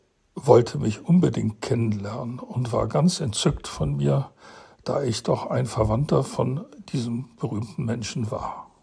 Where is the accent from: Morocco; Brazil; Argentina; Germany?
Brazil; Ich bin in Brasilien geboren und aufgewachsen. Jeden Sonntag ging ich gerne in die presbyterianische Kirche, die einige Kilometer von uns entfernt war.